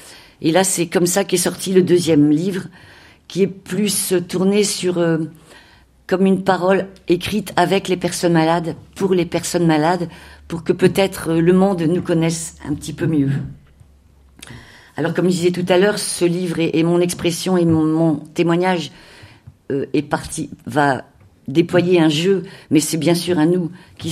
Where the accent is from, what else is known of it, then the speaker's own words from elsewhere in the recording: Hauts-de-France, France; Nous venons du Nord et je suis animatrice en pastorale. On dit ça comme ça dans le diocèse de Cambrai.